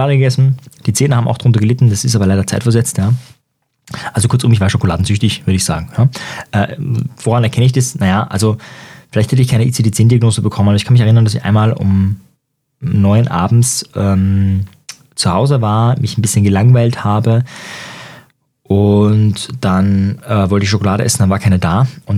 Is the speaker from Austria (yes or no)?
yes; Austria; Und bei uns in Österreich ist es auch so, dass 5 dann die schlechteste Note ist